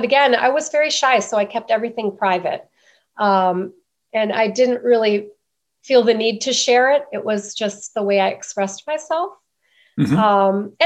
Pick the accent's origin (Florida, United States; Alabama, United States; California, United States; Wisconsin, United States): Wisconsin, United States; Milwaukee; So actually, I grew up in the city. I'm a city girl, and I grew up in Milwaukee. And I went to the traditional high school, and I grew up taking the city bus.